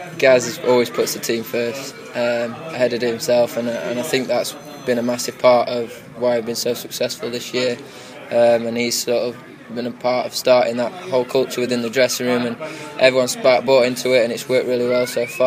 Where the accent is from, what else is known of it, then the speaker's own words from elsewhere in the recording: Yorkshire and the Humber, United Kingdom; Being a Yorkshire lad and everything